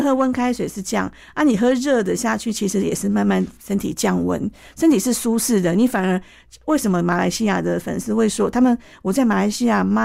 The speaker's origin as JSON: {"language": "Chinese", "country": "Taiwan", "said": "就像我们台湾人为什么尿酸高"}